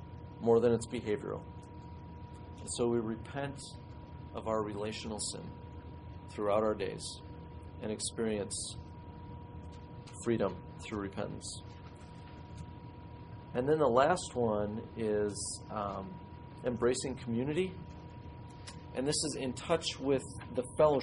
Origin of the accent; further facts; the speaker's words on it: Whitefish Bay, Wisconsin, United States; I've never been able to do that since growing up in Whitefish Bay.